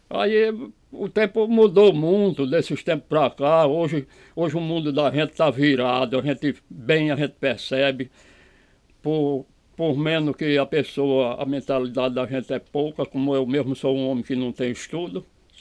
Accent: Lagoa de Serra, Brazil; born there; eu não vou para Belém, porque eu nasci aqui em Lagoa de Serra. Minha vida é com cavalo, é com gado, e é o que eu gosto na minha vida.

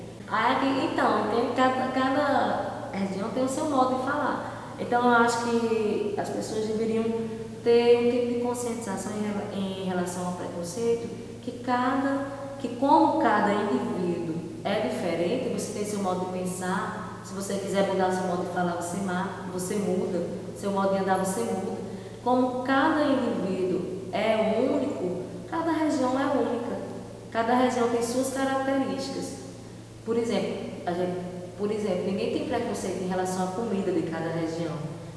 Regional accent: Paraíba, Brazil; eu não sou cearense, eu sou paraibana, eu sou nordestino.

